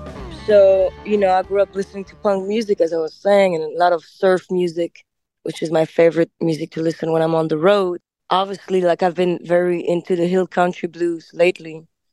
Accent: Brussels, Brussels-Capital Region, Belgium; also born or lived in Andalusia, Spain; I was born in Brussels, and my mom is Spanish, in Andalusia, where the flamenco music was born. That's the two locations I really grew up. I was going back and forth.

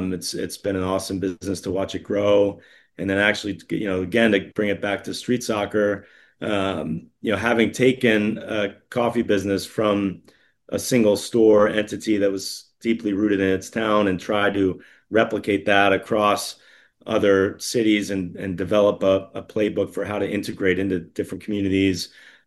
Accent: Connecticut, United States; I grew up in Connecticut, and so was also interested in experiencing a different part of the country.

